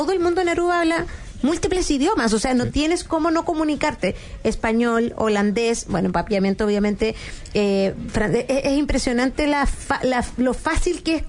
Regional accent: Chile; born there; nosotros nacimos en Chile

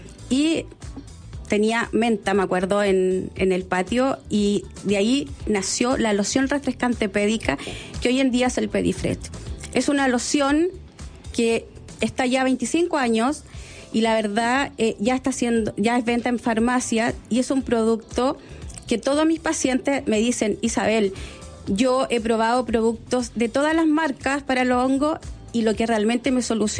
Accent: Chile; soy marca Chile

